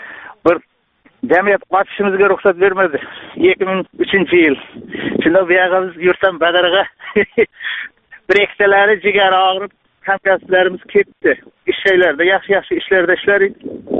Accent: Samarqand, Samarqand Region, Uzbekistan; O'zbekistondan, ochig'i Samarqanddan.

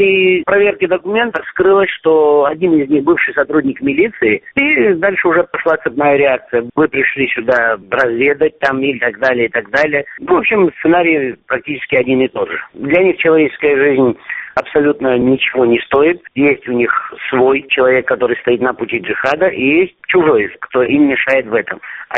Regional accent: Dugulevoy, Kabardino-Balkaria, Russia; недалеко от моего родного села Дугулевой в Баксанском районе, в 3 километрах от федеральной трассы.

